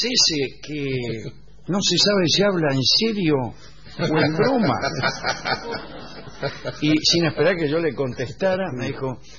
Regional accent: San Salvador, El Salvador; de San Salvador, tengo 22 años

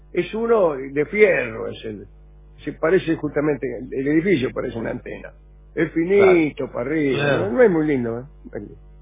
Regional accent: Buenos Aires, Argentina; de Balvanera.

